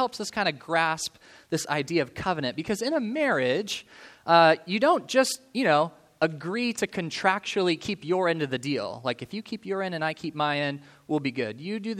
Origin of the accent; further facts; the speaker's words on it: Colorado Springs, Colorado, United States; I'm from Colorado, so this is introduction to the sermon. So I grew up in Colorado Springs, and Colorado Springs has this really famous mountain, Pikes Peak.